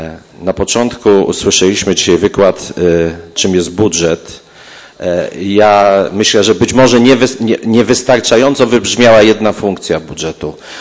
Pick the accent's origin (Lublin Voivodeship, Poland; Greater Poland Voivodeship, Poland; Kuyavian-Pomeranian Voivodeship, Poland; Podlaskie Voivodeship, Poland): Greater Poland Voivodeship, Poland; Poznań; składaliśmy poprawki indywidualnie jako poznaniacy